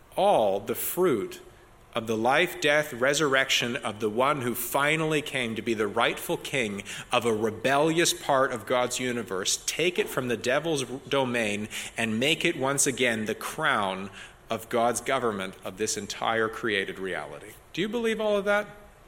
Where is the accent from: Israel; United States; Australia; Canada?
Canada; I'm actually Canadian.